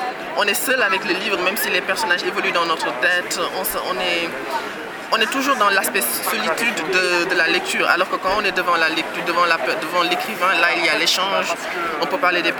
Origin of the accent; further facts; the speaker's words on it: Senegal; moi déjà, j'ai grandi au Sénégal, j'ai fait mes études primaires, collège, du lycée au Sénégal.